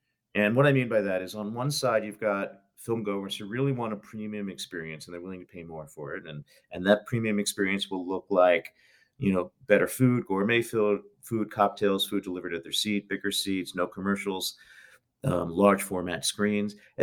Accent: Philadelphia, Pennsylvania, United States; You know, I'm from Philadelphia.

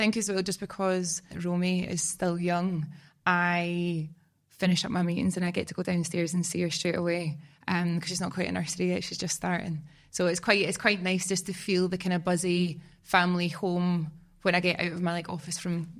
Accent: Scotland, United Kingdom; I think it is maybe a slight born and raised in Scotland self-belief.

